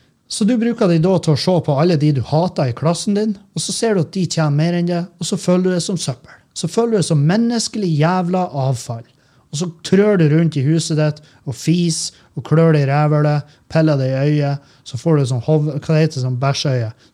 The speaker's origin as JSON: {"language": "Norwegian", "town": "Halsa", "region": "Møre og Romsdal", "country": "Norway", "said": "halsa, der jeg kommer fra."}